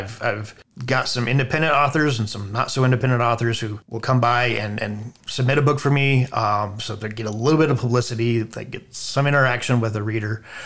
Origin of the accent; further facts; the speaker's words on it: Idaho, United States; I was born in North Idaho. My parents moved around a lot when I was a child through various parts of the state. Landed in Payette in early 80s and just have stayed in this area since then